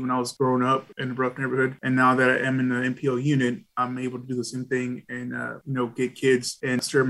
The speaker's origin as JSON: {"language": "English", "town": "Dallas", "region": "Texas", "country": "United States", "tie": "born or raised there", "said": "I was born and raised in Dallas. I was from a rough neighborhood"}